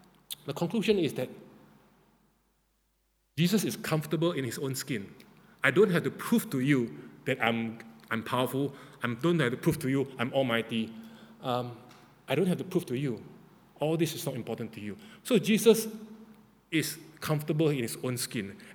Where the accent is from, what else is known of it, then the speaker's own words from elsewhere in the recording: Singapore; every time when people know that we are from Singapore, the first thing they say, Lee Kuan Yew.